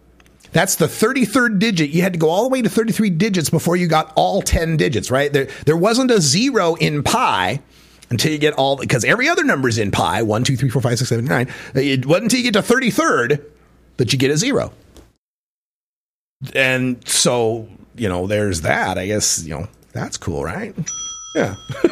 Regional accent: Idaho, United States; I grew up in Idaho. I've seen the rise of Butch Otter.

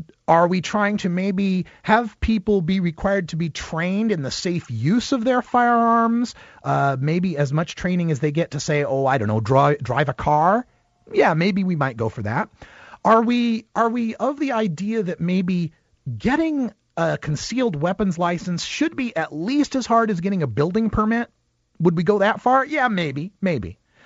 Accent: Idaho, United States; And I heard this a lot growing up in Idaho, right?

